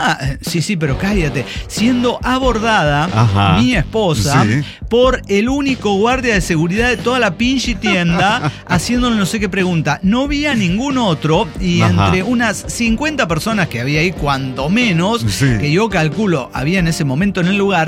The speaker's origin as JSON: {"language": "Spanish", "region": "Mexico City", "country": "Mexico", "said": "en México, póngale, somos locales, chilangos, que entre chilangos, sí, nos vigilamos."}